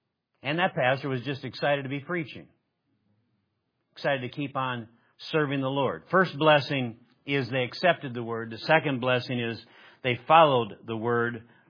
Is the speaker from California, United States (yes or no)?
no; Minnesota, United States; I don't know, in every little church dotted across the Midwest, Nebraska, where I grew up in Minnesota